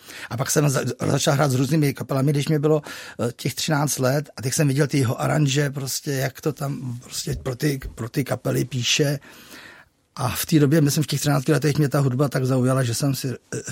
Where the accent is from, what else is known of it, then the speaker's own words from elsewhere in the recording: Kadaň, Ústí nad Labem Region, Czechia; Ano, já jsem z Kadaně